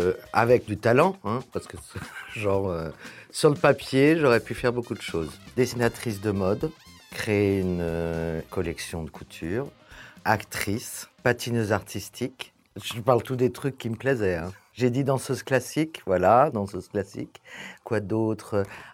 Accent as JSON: {"language": "French", "town": "Paris", "region": "Île-de-France", "country": "France", "tie": "born or raised there", "said": "Je suis né à Paris. J'ai vécu toute ma vie à Paris. Je viens du béton."}